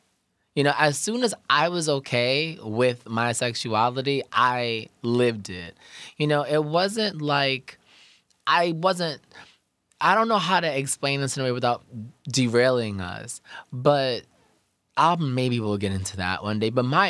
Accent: Brooklyn, New York, United States; I'm from Brooklyn, right? So I'm a 90s baby

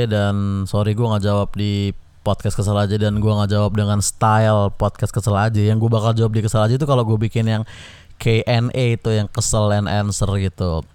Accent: Indonesia; born there; kenapa gue harus lahir di Indo sih gitu.

